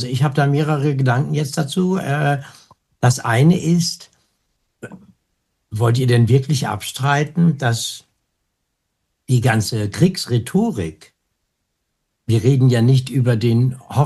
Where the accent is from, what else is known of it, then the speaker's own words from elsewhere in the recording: Osnabrück, Lower Saxony, Germany; VW in Osnabrück betrifft mich jetzt, was meine Heimat ist.